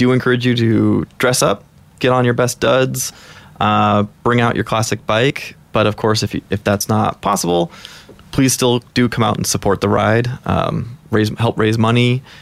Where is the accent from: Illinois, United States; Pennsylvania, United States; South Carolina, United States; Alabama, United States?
Illinois, United States; Chicago; now in Portland, United States; I moved to Portland about 10, 11 years ago and was just looking for, I came from Chicago, which wasn't really a great place to ride around or ride with groups.